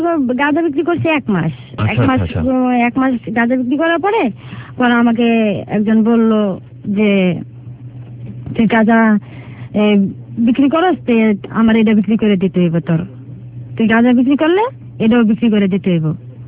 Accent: Dhaka, Dhaka Division, Bangladesh; আমি ঢাকাতেই বড় হয়েছি।

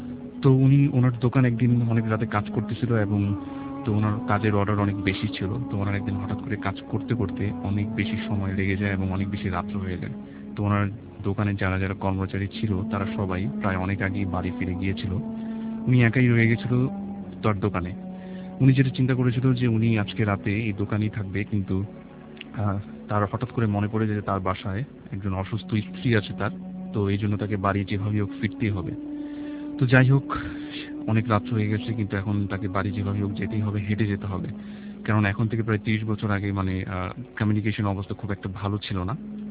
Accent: Dhaka, Dhaka Division, Bangladesh; পুরান ঢাকা থেকে এসেছি, আমি এসএসসিএ পড়ছি।

